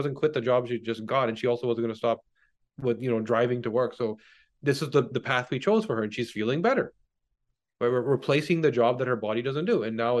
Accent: Canada; I'm Canadian, so I'm not quite sure.

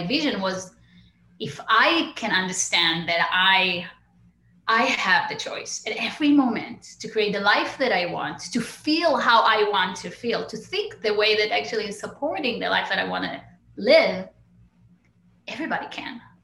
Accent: Israel; So I was born in Israel. Born and raised in Israel.

